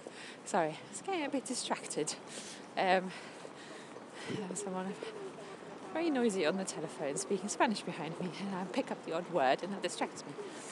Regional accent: Germany; growing up in Germany.

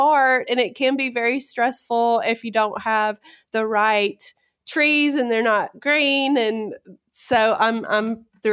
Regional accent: Somerville, United States; when I was growing up in Somerville, I lived on Christmas Tree Drive, like literally Christmas Tree Drive.

